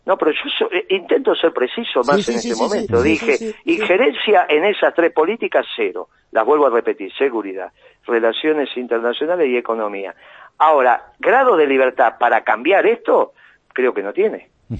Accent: Argentina

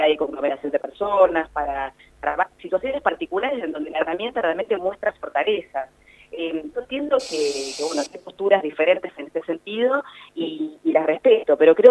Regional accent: Argentina; como argentina

